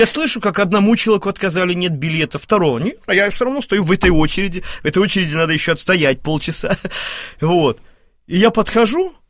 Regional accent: Vilnius, Vilnius County, Lithuania; Моя будущая супруга из Москвы, я из Вильнюса.

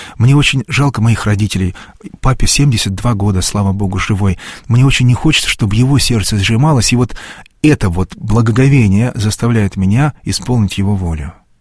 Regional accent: Zakarpattia Oblast, Ukraine; Я прямо из Закарпатья, у нас даже христианство такое своеобразное, с большим-большим таким напылением языческого, чувственного, эмоционального.

